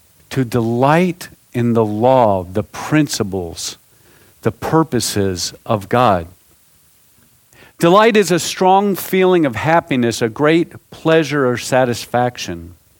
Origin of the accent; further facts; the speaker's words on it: the South, United States; I'm from the South. And in the South, football is practically a religion.